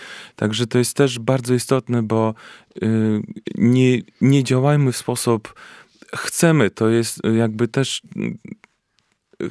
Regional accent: Belarus; Polish is a second language; moved away as an adult; now in Kraków, Poland; nie jestem ani z Polski, ani z Krakowa, mimo wszystko nawet jak jestem po jakiś czas już związany i z Polską i już z Krakowem, natomiast będąc dyrektorem artystycznym u siebie na Białorusi

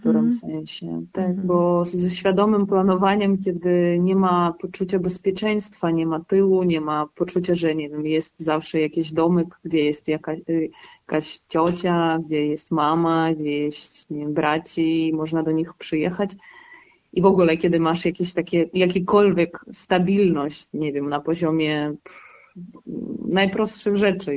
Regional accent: Novotroitske, Donetsk Oblast, Ukraine; also born or lived in Crimea / Kharkiv; ale pochodzę z Nowotroickiego, z tego, co słyszeliście, Wolnowacha, które teraz jest miasto bohater, to jest obok mnie, to jest 20 kilometrów od Doniecka, pomiędzy Donieckiem a Mariupolem. I jestem z tych terenów, ale też część życia spędziłam na Krymie

